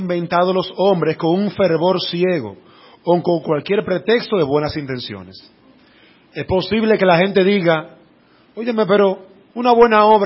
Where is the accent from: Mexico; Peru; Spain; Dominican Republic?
Dominican Republic; Según la ley, yo como dominicano, yo me voy de aquí y voy a Estados Unidos y allá hay leyes.